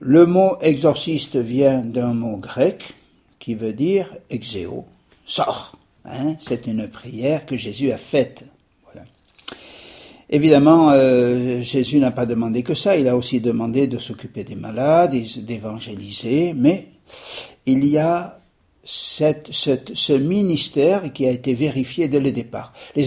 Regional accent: Saint-Sever, Nouvelle-Aquitaine, France; je suis originaire de Saint-Sever. J'ai été à l'école tout près chez maîtresse en 1950.

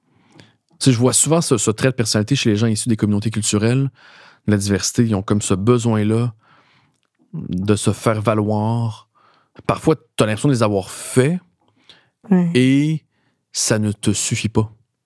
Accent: Montreal, Quebec, Canada; Je suis né ici à Montréal, j'ai grandi au Québec.

